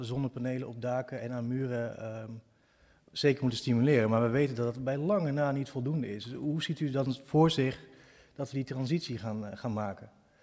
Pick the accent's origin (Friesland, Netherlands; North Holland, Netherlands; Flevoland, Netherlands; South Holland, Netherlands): Flevoland, Netherlands; Ik kom uit de Flevopolder, ik ben er niet op tegen.